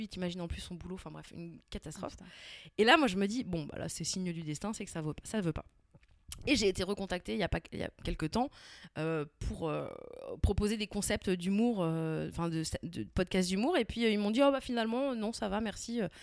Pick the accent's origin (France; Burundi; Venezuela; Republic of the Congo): France; Brittany; je suis allée fêter mon anniversaire avec Sophie-Marie Laroui chez moi, en Bretagne.